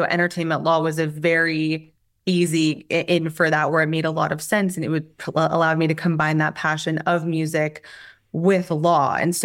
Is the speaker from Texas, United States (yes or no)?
yes; Texas, United States; I'm from Texas originally. Yeah.